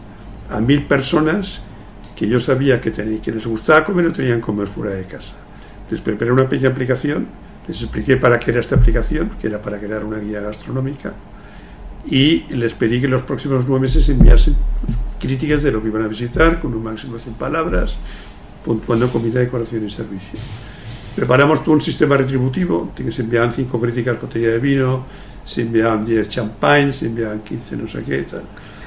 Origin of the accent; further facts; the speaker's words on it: Barcelona, Catalonia, Spain; Yo soy de Barcelona, pensé en Barcelona.